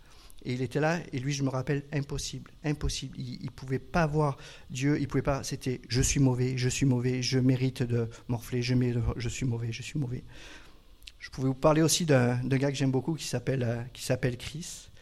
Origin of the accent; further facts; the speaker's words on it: Marseille, Provence-Alpes-Côte d'Azur, France; Je suis marseillais, quoi, je suis pour l'Olympique de Marseille.